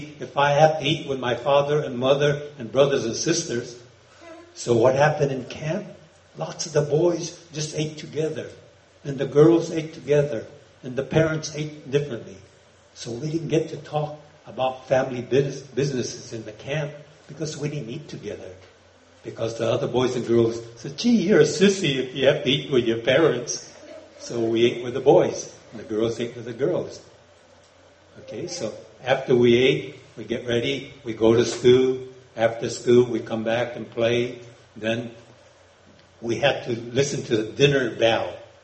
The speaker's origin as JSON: {"language": "English", "country": "United States", "tie": "born there", "said": "I'm American. I was born here in America. My parents came from Japan. That's why I look Japanese."}